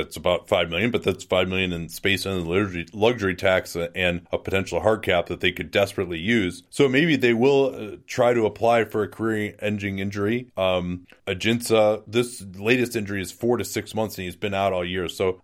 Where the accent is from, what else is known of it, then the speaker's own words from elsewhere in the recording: New Orleans, Louisiana, United States; I'm from New Orleans. My husband was from New Orleans. We're just one big family over there.